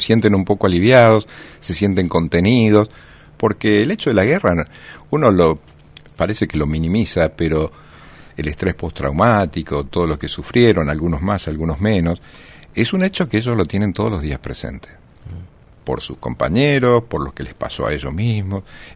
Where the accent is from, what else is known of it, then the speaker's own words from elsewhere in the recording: Argentina; Somos todos argentinos